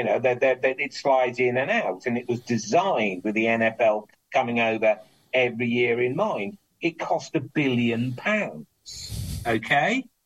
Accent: Wales, United Kingdom; No, that would be a lie. Well, not that I'm Welsh, but that I do care.

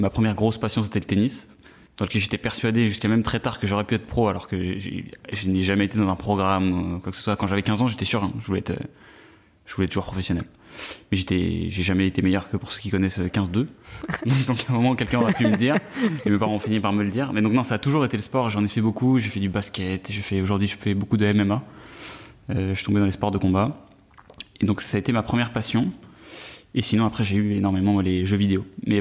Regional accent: Versailles, Île-de-France, France; j'ai grandi à Versailles déjà, moi. Donc, avec tout son lot de stéréotypes qui sont en grande partie vrais, pour toute la partie... C'est une ville qui est très religieuse, tu vois. Où tu vas à la messe.

